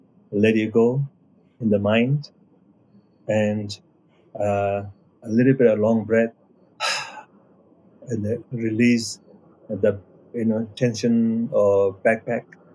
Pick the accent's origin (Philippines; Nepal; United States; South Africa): Nepal; which I'm coming from Nepal side.